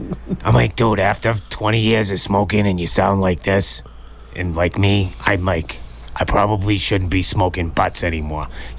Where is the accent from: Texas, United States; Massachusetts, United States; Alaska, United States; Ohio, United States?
Massachusetts, United States; Hingham; because originally I'm from Hingham.